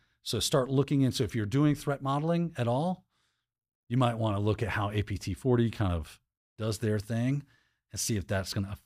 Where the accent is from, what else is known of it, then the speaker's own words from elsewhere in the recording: United States; I'm an American.